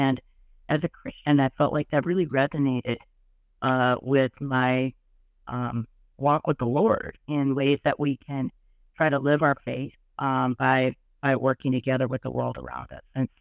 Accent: Milwaukee, Wisconsin, United States; I grew up in the Milwaukee area of Wisconsin.

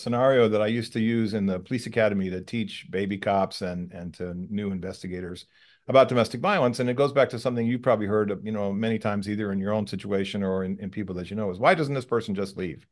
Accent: California, United States; So I came from California where we have tons of stalkers.

